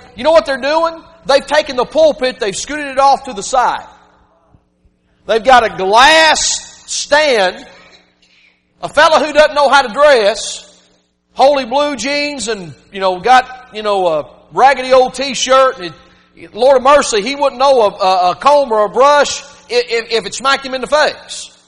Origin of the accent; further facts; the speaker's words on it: the South, United States; Hey, I'm from the South.